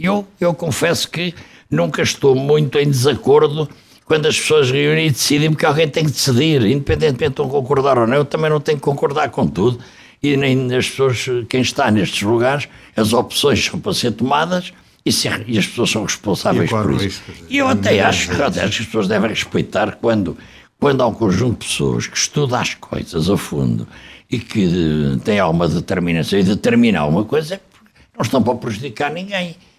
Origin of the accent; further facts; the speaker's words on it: Coimbra, Portugal; É que eu costumo dizer que primeiro sou português, depois sou de Coimbra.